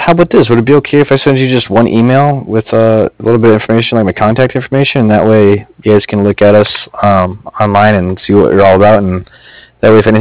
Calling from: Cardiff, California, United States; I'm actually calling from Cardiff. It's Cardiff, like Frank.

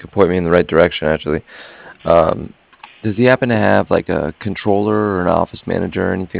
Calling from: Cardiff, Wales, United Kingdom; I was calling from Cardiff

